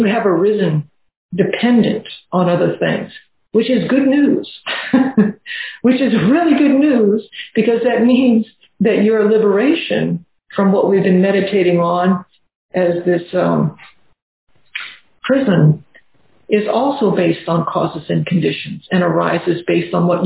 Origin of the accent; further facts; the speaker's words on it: New Orleans, Louisiana, United States; I'm from New Orleans, I can always go home and find the Mississippi.